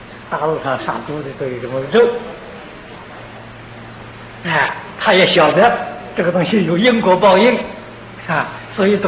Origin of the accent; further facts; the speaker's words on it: Taiwan; 我们台湾人吃的肉食世界第一啊